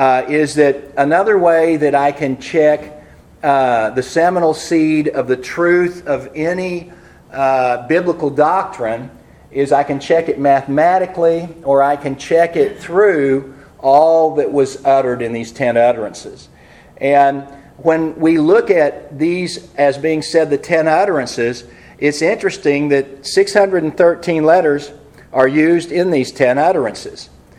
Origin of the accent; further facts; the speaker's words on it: United States; thank God I'm an American